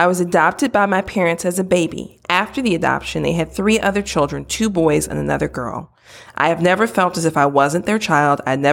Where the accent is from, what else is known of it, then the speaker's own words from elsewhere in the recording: Midwest, United States; I'm from the Midwest. Don't judge me.